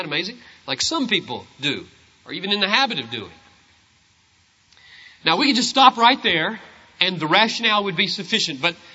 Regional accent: South Carolina, United States; I grew up in South Carolina.

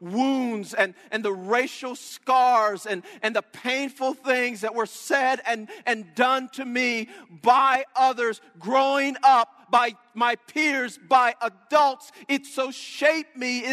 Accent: Southern United States, United States; I grew up in the South.

